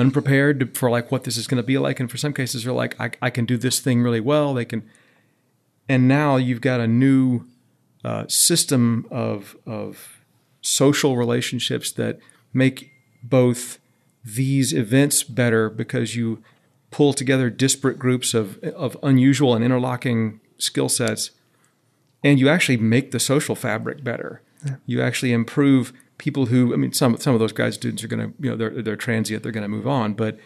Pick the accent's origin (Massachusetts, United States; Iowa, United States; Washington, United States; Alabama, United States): Alabama, United States; I was going to say 205 because I'm from Alabama, so 205 is an area code.